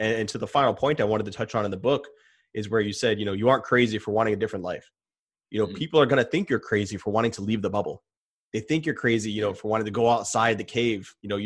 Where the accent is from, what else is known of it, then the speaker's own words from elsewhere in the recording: Rhode Island, United States; I'm from Rhode Island, so it's 5 minutes, I'm outside my state